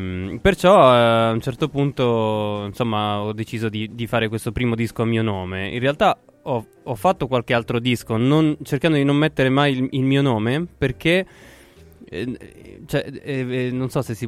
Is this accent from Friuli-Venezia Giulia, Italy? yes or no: no; Lombardy, Italy; All'epoca io ho cambiato diverse regioni nel mio percorso. All'epoca, diciamo, sono cresciuto in Lombardia, sul Lago Maggiore.